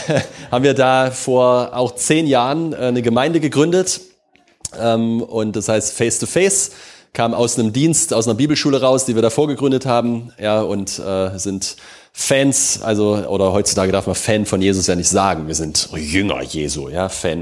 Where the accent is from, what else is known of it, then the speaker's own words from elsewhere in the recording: Leipzig, Saxony, Germany; born there; ich bin in Leipzig geboren.